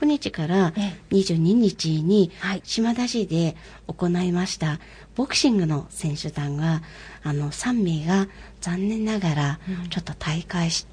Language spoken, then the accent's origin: Japanese; Mongolia; Japanese is a second language; すごいモンゴル人として思ってはいたんですけれども